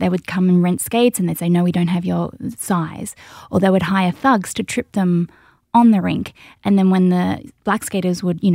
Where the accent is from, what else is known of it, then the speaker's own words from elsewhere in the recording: Australia; But I'm Australian and Deanna's from Hawaii and we're not roller skaters